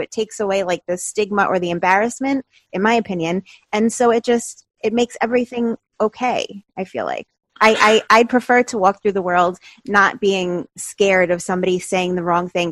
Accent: New York, United States; No, I'm from New York. I live in Staten Island.

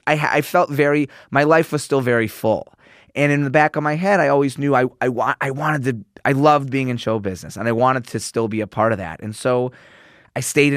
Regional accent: Chicago, Illinois, United States; now in Los Angeles, United States; I went to a regular school, and I grew up in Chicago, and I had all my friends I grew up with before. And then when I moved to L.A.

